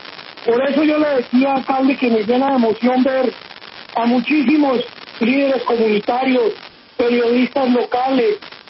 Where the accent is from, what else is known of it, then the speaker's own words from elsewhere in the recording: Bogotá, Colombia; los dos somos bogotanos, como todos ustedes.